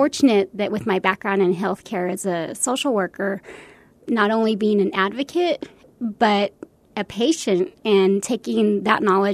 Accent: El Paso, Texas, United States; I am from the El Paso area. And given that, I know that there is not anything like that here in the West Texas, Southern New Mexico area.

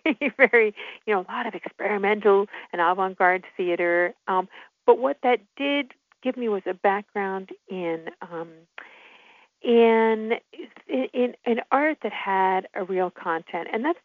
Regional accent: Mobile, Alabama, United States; I happen to be, you know, not everybody knows this, but from Alabama. I'm from Mobile, Alabama

